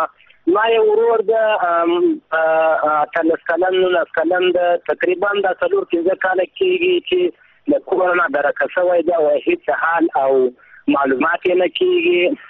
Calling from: Iran; زه خپله اوس په ایران کښې یم، له ایرانه مې زنګ یو تماس نیولی ده.

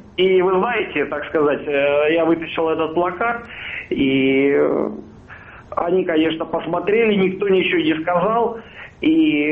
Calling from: Norilsk, Krasnoyarsk Krai, Russia; Но я звоню с Сибири, это Заполярье, город Норильск.

